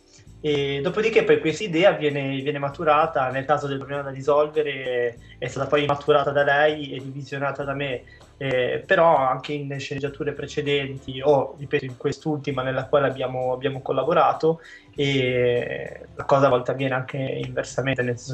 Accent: Genoa, Liguria, Italy; born there; nella regione dove sono nato io, a Genova, Liguria.

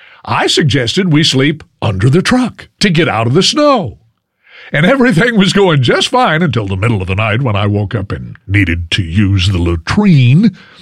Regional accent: Texas, United States; But I said, I'm from Texas. What do I know about snow?

